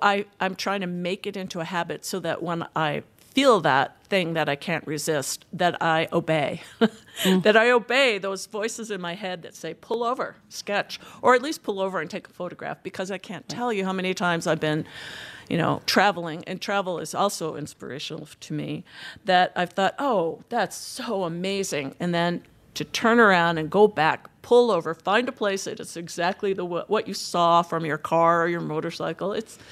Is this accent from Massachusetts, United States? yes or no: yes; Boston, Massachusetts, United States; now in Rapid City, United States; I grew up outside of Boston, and I do miss culture